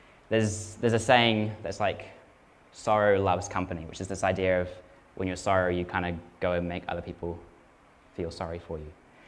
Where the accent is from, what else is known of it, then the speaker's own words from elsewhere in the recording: New Zealand; I kind of read that and it's like, as a Kiwi bloke, I think he's going a bit over the top